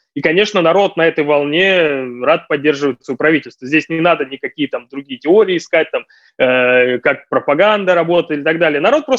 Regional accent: Russia; а ты откуда? Я говорю, а я из России.

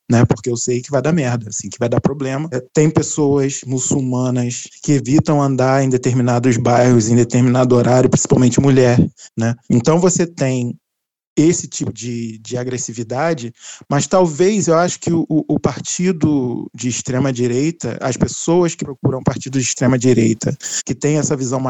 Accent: Brazil; quando eu falava que eu era brasileiro, as pessoas paravam

